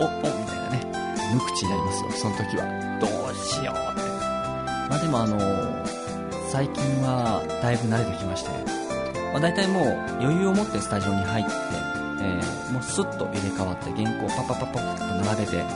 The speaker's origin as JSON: {"language": "Japanese", "town": "Karatsu", "region": "Saga", "country": "Japan", "tie": "born or raised there", "said": "地元の佐賀県の唐津市というところでコミュニティ FM が開局するよという情報を聞き入れまして"}